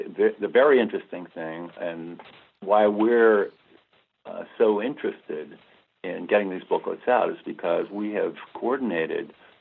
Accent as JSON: {"language": "English", "region": "Pennsylvania", "country": "United States", "said": "I'm from Western Pennsylvania. If you didn't drink beer as a teenager in Western Pennsylvania, they took you out of, they sent you away from the county."}